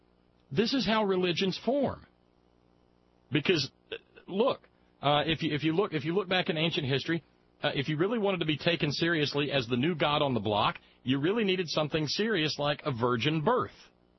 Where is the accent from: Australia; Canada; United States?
United States; the South; You again, I was raised in the South, okay?